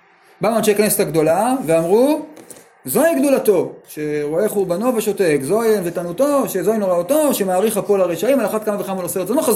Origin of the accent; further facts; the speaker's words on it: Jerusalem, Jerusalem District, Israel; כשאני הייתי ילד קטן, גדלתי בקריית משה. כן? כל הדברים הטובים שעוד נשארו בי זה משם. אחר כך, גדלתי בקריית משה.